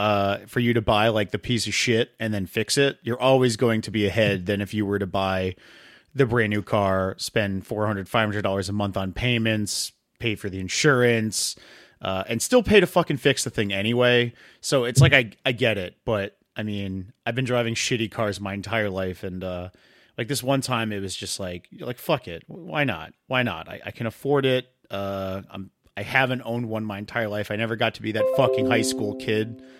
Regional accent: New England, United States; so I'm from New England and we get snow 3 months out of the year.

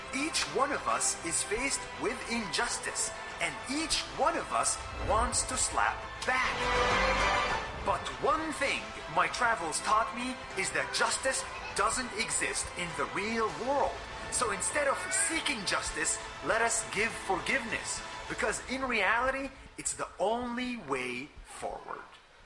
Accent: Israel; also born or lived in Palestine; I grew up in a place where justice is very important. I grew up in Israel and Palestine.

